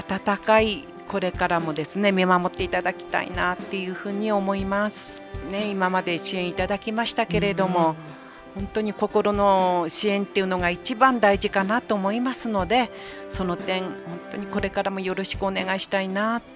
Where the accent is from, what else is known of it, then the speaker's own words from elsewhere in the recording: Yuriage, Miyagi, Japan; 私が、あの、閖上出身で海の町ですので、